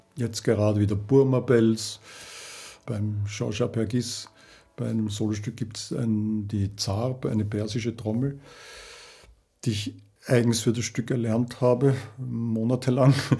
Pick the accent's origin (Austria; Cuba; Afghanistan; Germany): Austria; also born or lived in Vienna; Geboren bin ich ja in Wien, aber aufgewachsen bin ich in Orte an der Donau, sehr viel an der Donau gewesen.